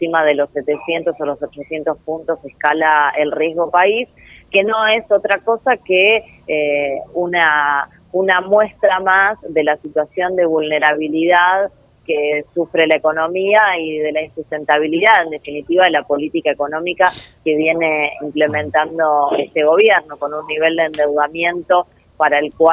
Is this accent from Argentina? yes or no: yes; Argentina; en la Argentina y nos hemos tenido que enfrentar a situaciones de desempleo familiar, podemos, y somos muchísimos argentinos los que lo hemos pasado